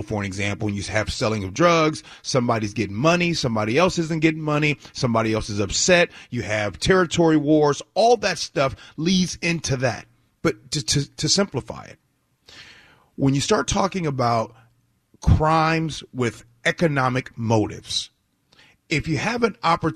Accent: Chicago, Illinois, United States; Now, growing up in Chicago, being around the projects where my grandmother lived, during that time

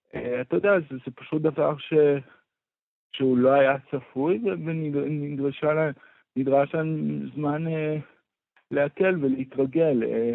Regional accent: Tzur Hadassah, Jerusalem District, Israel; אני נולדתי בירושלים, גדלתי בצור הדסה, שזה בין ירושלים לבית שמש

